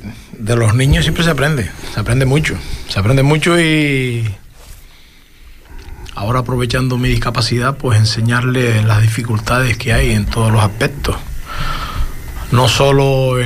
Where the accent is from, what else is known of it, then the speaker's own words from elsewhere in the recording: Lanzarote, Canary Islands, Spain; Yo soy de Lanzarote